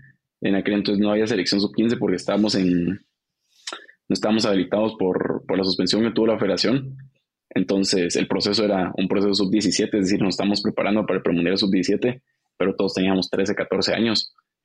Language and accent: Spanish; Guatemala; Claro, yo soy guatemalteco, crecí, nací, mi familia es guatemalteca, entonces yo me siento 100% chapín.